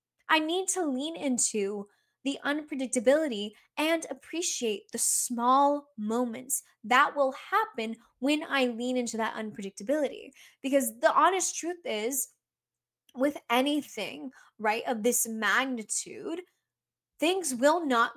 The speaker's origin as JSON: {"language": "English", "region": "East Coast", "country": "United States", "said": "because again, I'm from the East Coast."}